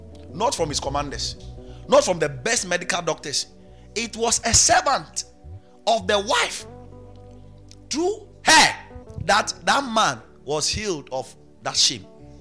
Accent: Sifiamoya, Ghana; See, if we take some of you to my hometown, okay, where I grew up, Sifiamoya, the clinic over there

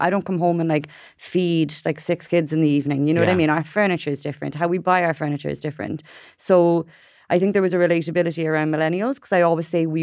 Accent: Ireland; because I'm Irish

